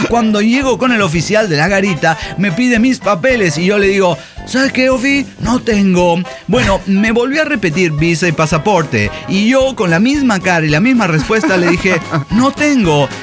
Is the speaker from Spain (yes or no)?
no; Mexico; Dicho que soy mexicano.